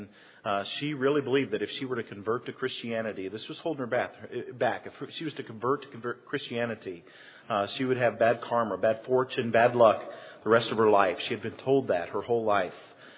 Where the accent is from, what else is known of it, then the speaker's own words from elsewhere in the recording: Indiana, United States; We're from Indiana and en route to Thailand